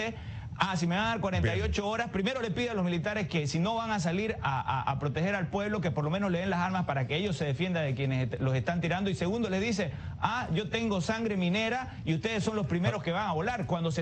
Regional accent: Santa Cruz, Bolivia; Yo vengo de la parte de Santa Cruz de Bolivia

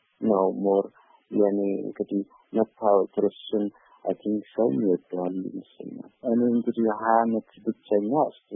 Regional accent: Addis Ababa, Ethiopia; የተወለድኩት እዚሁ አዲስ አበባ ፒያሳ የሮማንጫ ባለ አካባቢ ነው። በአጎፍቅርና በዜሮ ማነጫ ያለ ትንሽ ሰፈር ነው። ሹፌር ሰፈር ይባላል።

